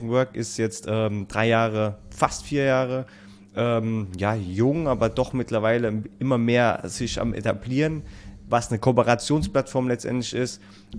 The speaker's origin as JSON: {"language": "German", "region": "Rhineland-Palatinate", "country": "Germany", "said": "Freut mich, dass ich als Pfälzer hierher kommen darf in den hohen Norden. … Ich bin dynamische 34 Jahre jung."}